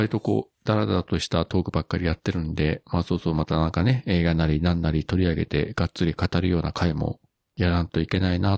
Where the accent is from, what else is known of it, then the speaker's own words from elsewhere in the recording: Fukuoka, Japan; 地元福岡にいらっしゃるというのはね、